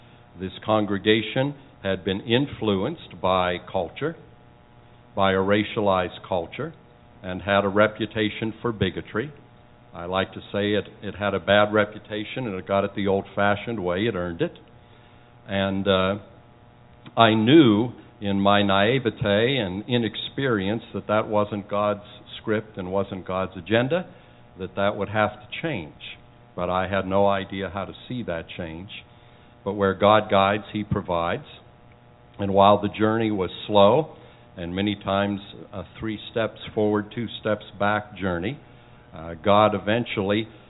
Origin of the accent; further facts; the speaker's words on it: Butler, United States; I was raised a Caucasian in Butler at a time when everybody in Butler was Caucasian.